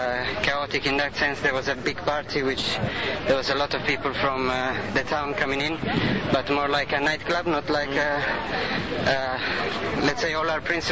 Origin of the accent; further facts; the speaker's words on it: Rome, Lazio, Italy; We are from Rome.